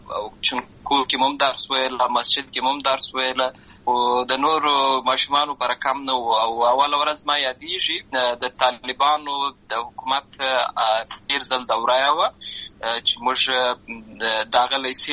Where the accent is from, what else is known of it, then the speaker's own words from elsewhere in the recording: Lashkar Gah, Helmand, Afghanistan; also born or lived in Uruzgan; زه په اصل کې د اروزګان ولایت یم، اما زه په هلمند ولایت لښکرګاه کې پیدا شوی یم، امالته لوی شوی یم، امالته مې ښوونځی لوستی ده